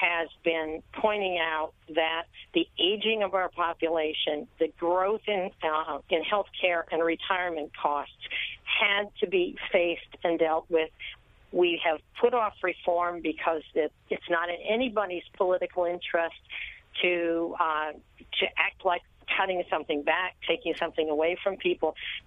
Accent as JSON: {"language": "English", "region": "New York", "country": "United States", "said": "Well, certainly as a New Yorker, it would be very difficult to support capping deductions."}